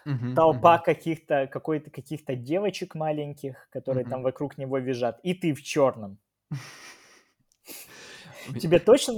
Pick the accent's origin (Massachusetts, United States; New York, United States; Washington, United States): New York, United States; я из Нью-Йорка.